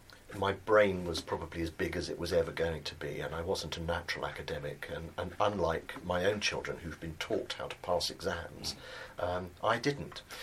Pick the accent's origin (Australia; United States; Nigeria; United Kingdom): United Kingdom; Canterbury, South East England; So I grew up in Canterbury, and I went to a local county primary school